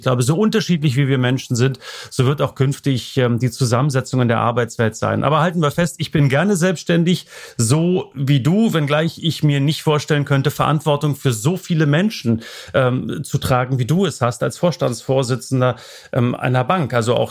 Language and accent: German; East Germany, Germany; born or raised there